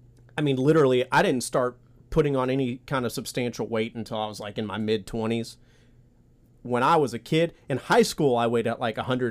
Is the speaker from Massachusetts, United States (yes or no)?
no; Virginia, United States; Because I grew up in Virginia, for our listeners.